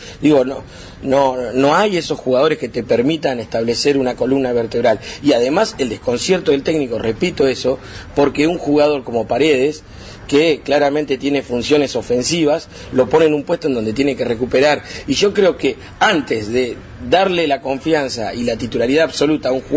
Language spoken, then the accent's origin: Spanish; Argentina; Digo, somos Argentina, es muy difícil decir